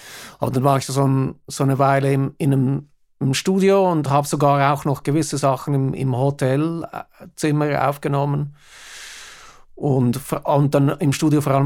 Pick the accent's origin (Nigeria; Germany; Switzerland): Switzerland; born there; German is a second language; now in England; Ich lebe schon seit 33 Jahren in England, und ich bin zwar in der Schweiz geboren, aber so Schweizerdeutsch, das geht noch, aber Hochdeutsch finde ich jetzt gar nicht so einfach